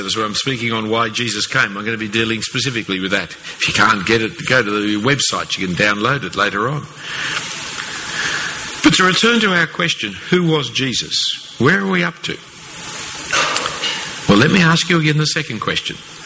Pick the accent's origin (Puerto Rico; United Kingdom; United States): United Kingdom; I mean, I'm a free man. I'm British.